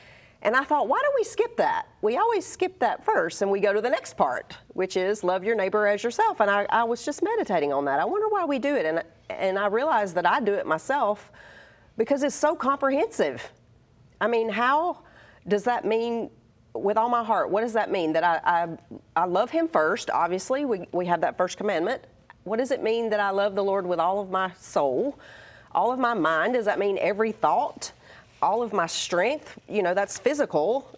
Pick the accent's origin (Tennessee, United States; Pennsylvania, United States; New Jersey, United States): Tennessee, United States; Well, first, I'm from Tennessee, so I'm a neighbor.